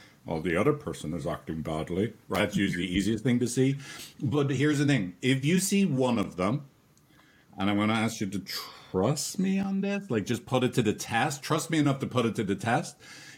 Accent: Ireland; You haven't met a lot of Irish people.

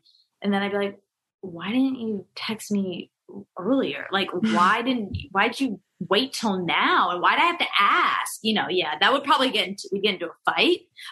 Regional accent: Georgia, United States; growing up in Georgia, obviously going to UGA, I mean, I have so many guy friends who would like that.

